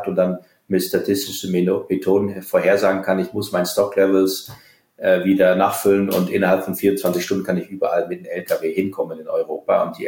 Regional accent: Groningen, Netherlands; In meiner Heimat, in den Niederlanden, in Groningen

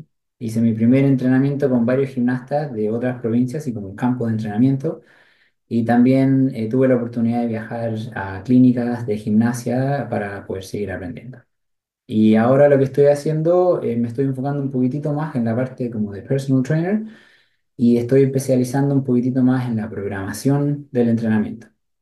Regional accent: Chile; yo tengo 32 años, soy chileno y he estado viajando y adquiriendo nuevas experiencias

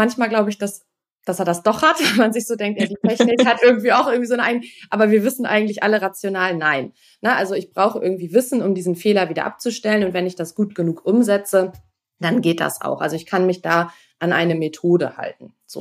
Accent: Bremen, Germany; Ich komme aus Bremen

